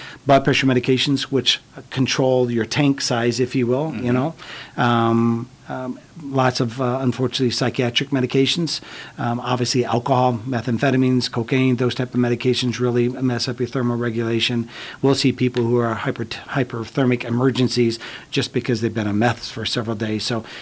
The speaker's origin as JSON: {"language": "English", "town": "Omaha", "region": "Nebraska", "country": "United States", "tie": "born or raised there", "said": "I grew up in Omaha, and, you know, the Kearney to me is about the break point where we start to feel the humidity"}